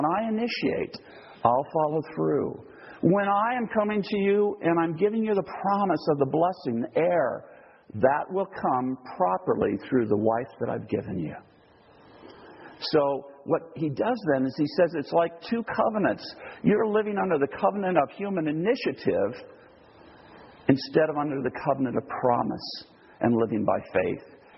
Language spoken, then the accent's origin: English; Portland, Oregon, United States; now in United Kingdom; What am I doing here in England? I'm from Portland, Oregon.